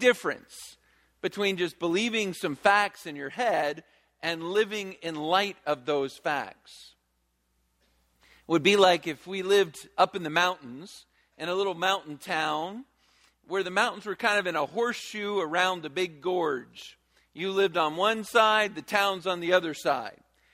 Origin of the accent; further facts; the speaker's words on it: Virginia, United States; Now, I grew up in Virginia, and I grew up going to church.